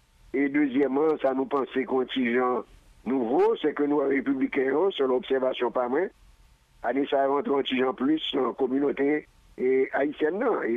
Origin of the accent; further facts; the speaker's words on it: Haiti; en tant qu'haïtien, en tant que monde qui est conscient de appartenance li